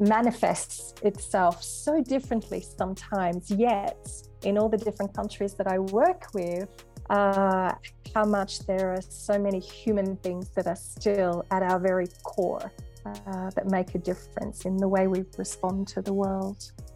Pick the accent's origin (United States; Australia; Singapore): Australia; moved away as an adult; now in France; Okay, so I'm an Australian and I've been living in France for 9 years now.